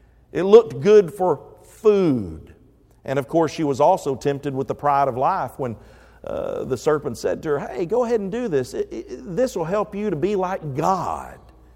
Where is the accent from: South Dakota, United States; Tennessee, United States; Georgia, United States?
Tennessee, United States; or at least that used to fall down where I grew up in West Tennessee.